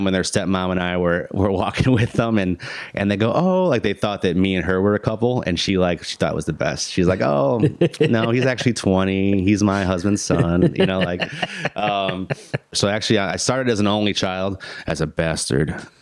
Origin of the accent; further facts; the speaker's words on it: Mazon, Illinois, United States; But as I said, growing up in Illinois, you know, there wasn't in Mazan, where I'm from, it's 800 people. You know, you have to drive to the next town to go to Walmart.